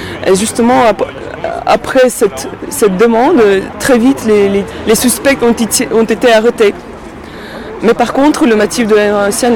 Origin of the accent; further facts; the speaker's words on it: Russia; now in Paris, France; je suis de la Russie, je suis étudiante à Paris depuis 4 ans.